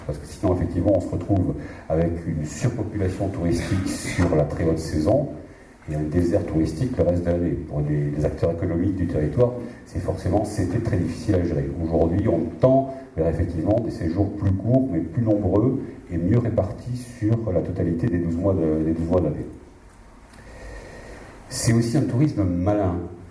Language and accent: French; Biarritz, Nouvelle-Aquitaine, France; moi je me rappelle dans mon enfance à Biarritz